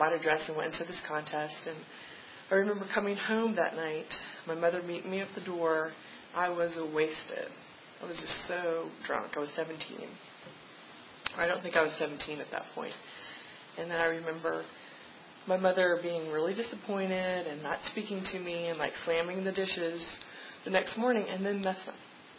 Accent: Virginia, United States; I grew up in Fluviana County. Some of you may have heard of that. They like their beer, and I like my beer.

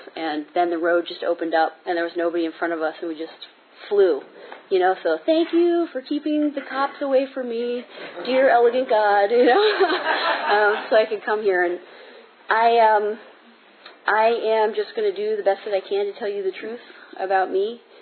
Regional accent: Arlington, Virginia, United States; I am from Arlington, Virginia, and I just drove about 85 miles per hour the last hour

